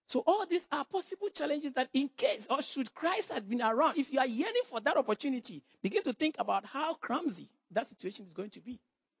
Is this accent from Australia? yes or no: no; Ghana; I'm a Ghanaian. I'm from Ghana.